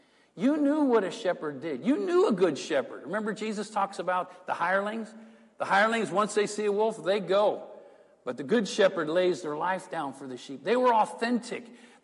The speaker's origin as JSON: {"language": "English", "region": "Midwest", "country": "United States", "tie": "born or raised there", "said": "Growing up in the Midwest, when we would talk with leaders and I would talk with elders and other ministers, we talk about shepherding."}